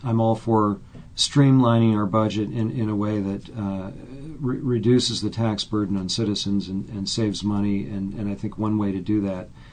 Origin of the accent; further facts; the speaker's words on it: Virginia, United States; I am the only candidate to run for Ravana District in 50 years who was born and raised in Albemarle County.